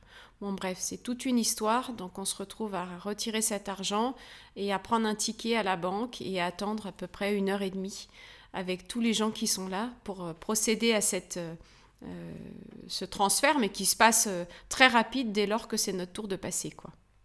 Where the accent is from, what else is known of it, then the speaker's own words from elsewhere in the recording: France; ce qu'on ferait peut-être pas en temps normal quand on est chez nous en France